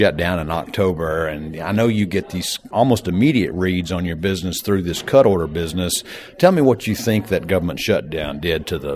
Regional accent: Tennessee, United States; I grew up in East Tennessee, and when the phone used to ring a lot around the holiday times, my mother used to pick up the phone and say Grand Central Station.

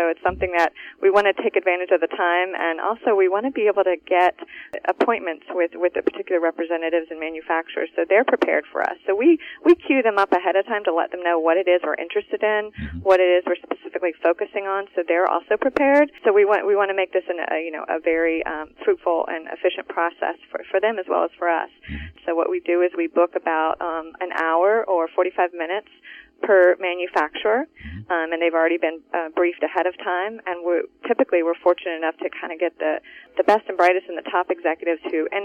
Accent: Virginia, United States; I stayed close to home. I'm from Virginia, Tidewater area

